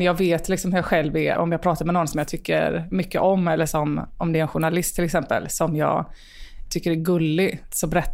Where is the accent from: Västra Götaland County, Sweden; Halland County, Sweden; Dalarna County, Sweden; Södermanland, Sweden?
Halland County, Sweden; Rolfstorp; hittade ett rötet hus ute på landsbygden i Rolfstorp. Och så köpte de det. Så där, in i det sammanhanget är jag uppvuxen.